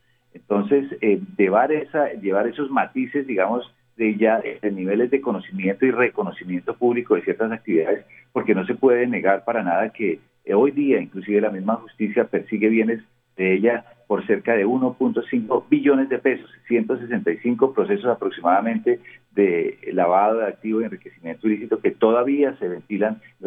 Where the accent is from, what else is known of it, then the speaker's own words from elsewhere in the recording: Colombia; de la cual no podemos acudirnos sin conocer como colombianos la verdad de lo ocurrido